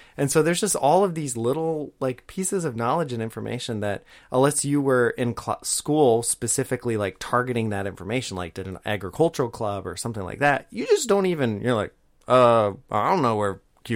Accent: United States; And I know as an American, I like I hear that and I'm like, I can't even imagine that.

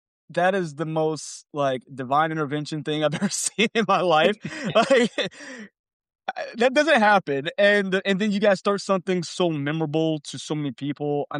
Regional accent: Beaumont, Texas, United States; I grew up in Beaumont, Texas. So near Houston, but not quite Houston. So it was a small town. And we didn't get all of the releases that came out in a bigger city.

